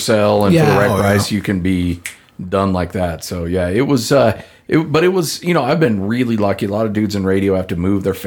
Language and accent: English; Declo, Idaho, United States; No, I'm from Southern Idaho.